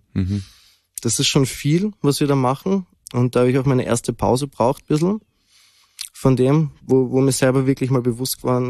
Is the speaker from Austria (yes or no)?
yes; Graz, Styria, Austria; ich komme aus Graz, bin 24 Jahre alt